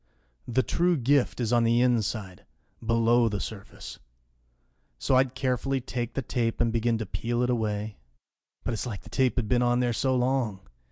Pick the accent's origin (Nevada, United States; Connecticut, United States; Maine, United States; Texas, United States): Nevada, United States; Lake Tahoe; You see, for me, I grew up in Lake Tahoe, Nevada.